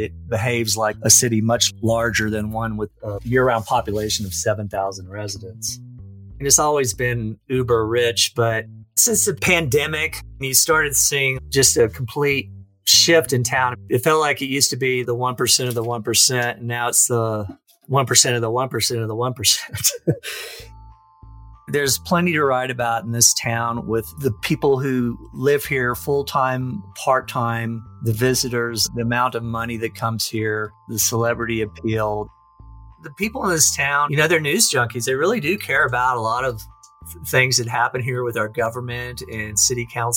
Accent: North Carolina, United States; also born or lived in Louisiana / Dallas; now in Aspen, United States; I grew up in North Carolina and Louisiana, but I moved to Aspen from Dallas, where I was working at the Dallas Business Journal.

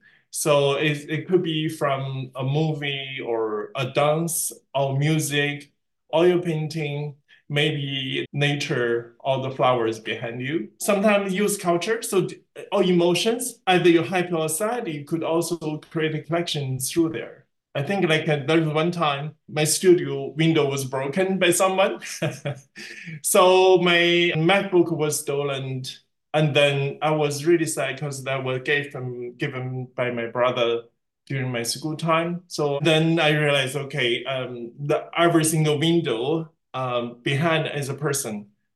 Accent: Toronto, Ontario, Canada; I'm Chinese-Canadian. I grew up in Toronto.

